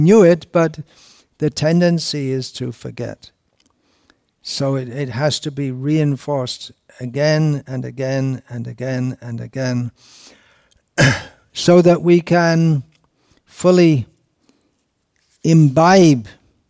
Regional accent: United Kingdom; the way I thought as a Britisher is not intrinsically, I didn't even know I was thinking as a Brit

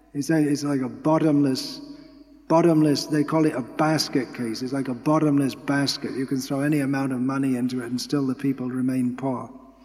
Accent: England, United Kingdom; born there; And I was born in England, and most of the people, including myself, lived in towns.

